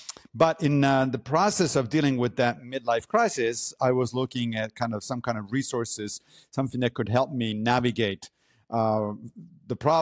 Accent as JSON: {"language": "English", "country": "Italy", "tie": "born or raised there", "said": "I grew up in Italy, so naturally I was by default a Catholic. But I left the church when I was a teenager. And ever since, I consider myself a secular humanist."}